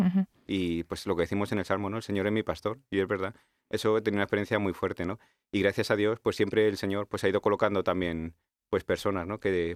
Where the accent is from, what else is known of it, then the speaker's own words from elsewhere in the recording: Ocaña, Castilla-La Mancha, Spain; now in Aranjuez, Spain; soy de Ocaña, de Toledo, ¿no? Aunque pues hace muchos años que nos mudamos a Aranjuez, ¿no? Soy de la parroquia de San Pascual. Uh-huh. Y nada, estoy en sexto año, como me has dicho, y tengo 35 años.